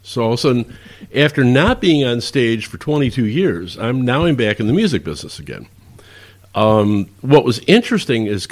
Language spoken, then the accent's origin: English; Bellwood, Illinois, United States; also born or lived in Oak Park, Illinois; I grew up in Bellwood, Illinois. It's 5 miles apart, right down Highway 45, LaGrange Road, Mannheim Road. And it wasn't until we were 65 years old that we met down here in Florida.